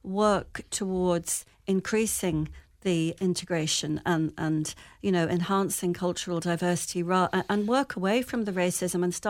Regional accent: London, United Kingdom; I was brought up in London, Irish parents, and we had a very Irish community. But there was also a lot of ethnic diversity as well.

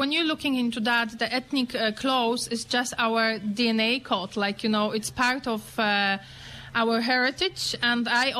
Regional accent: Poland; English is a second language; now in Ireland; I'm originally from Poland, and today I'm representing here not only Polish community in County Donegal

